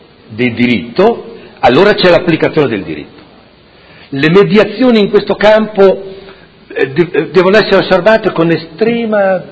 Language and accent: Italian; Modena, Emilia-Romagna, Italy; io sono di Modena, sono nato e tutto